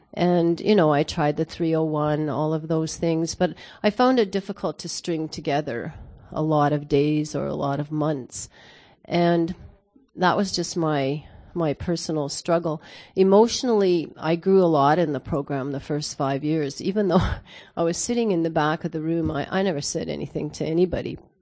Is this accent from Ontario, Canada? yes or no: no; Calgary, Alberta, Canada; and I'm from Calgary, Canada.